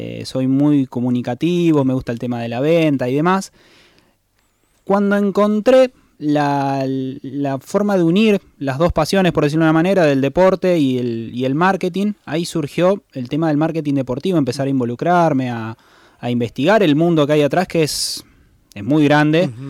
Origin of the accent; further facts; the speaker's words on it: Santa Fe, Argentina; Y soy santafesino, ustedes por lo que estuvimos charlando recién son igual que yo, Santa Fe es una ciudad muy pasional